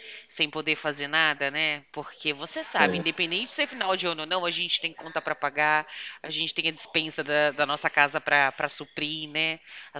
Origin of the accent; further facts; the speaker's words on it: Americana, São Paulo, Brazil; Eu sou de São Paulo, tá? E uma cidade chamada Americana.